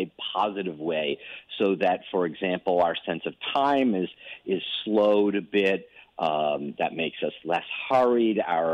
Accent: Massachusetts, United States; Massachusetts, my home state

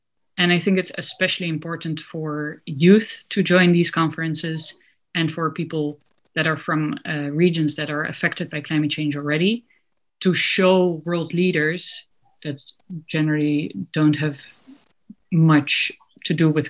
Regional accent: Amsterdam, North Holland, Netherlands; from the Netherlands, from Amsterdam.

